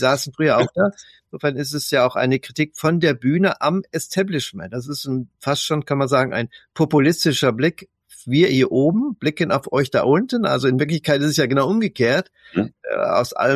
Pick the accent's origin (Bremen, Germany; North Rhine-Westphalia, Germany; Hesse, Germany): North Rhine-Westphalia, Germany; ich bin Westfale und auch habe also hier den hohen Migrationshintergrund in diese Region.